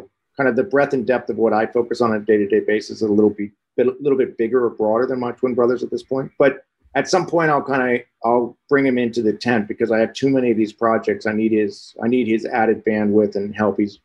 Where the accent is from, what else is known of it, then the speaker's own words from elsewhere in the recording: New York City, New York, United States; now in San Francisco, United States; We both ended up in San Francisco. Kind of, I think growing up in New York City, we neither one of us wanted to go work on Wall Street.